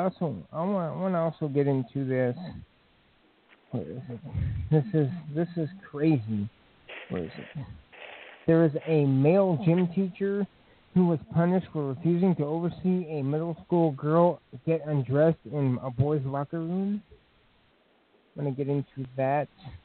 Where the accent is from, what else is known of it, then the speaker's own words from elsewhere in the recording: Indiana, United States; because I'm from Indiana, so people have been, this has been a hot button issue